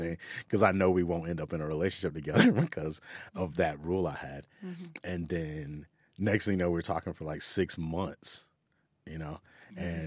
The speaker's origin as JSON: {"language": "English", "region": "the South", "country": "United States", "tie": "born or raised there", "said": "Because I grew up in the South where it's like, a good amount of racism and different things like that."}